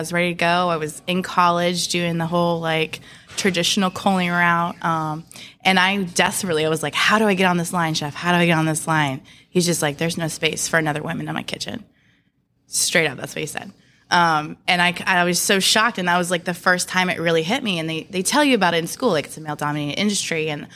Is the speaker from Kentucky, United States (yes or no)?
no; Williamsburg, Virginia, United States; I'm from Williamsburg, Virginia, the Gabriel Archer Tavern. And I was 21. So in Virginia, you have to be 21